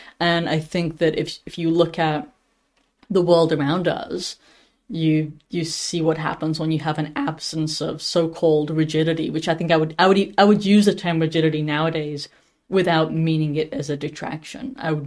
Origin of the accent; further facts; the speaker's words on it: England, United Kingdom; Growing up in England, I don't think I ever had any exposure to anyone who was Catholic.